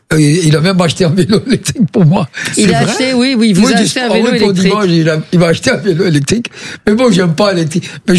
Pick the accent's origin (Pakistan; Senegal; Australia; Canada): Pakistan; French is a second language; now in France; chez moi au Pakistan, il peut vous flinguer